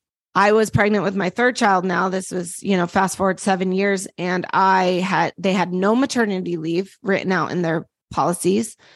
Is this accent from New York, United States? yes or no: no; Utah, United States; And I come from Utah, you know, it's a very Christian state, but not Southern Baptist at all.